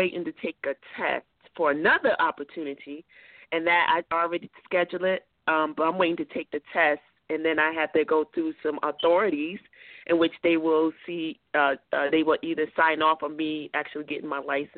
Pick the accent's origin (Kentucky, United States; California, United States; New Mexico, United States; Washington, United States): New Mexico, United States; I'm from New Mexico